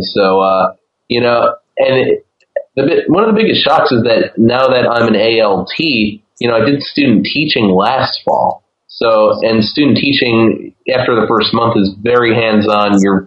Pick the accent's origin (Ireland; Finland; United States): United States; New York; So I came back to New York. I'm from New York, and I went to graduate school for an ESL degree.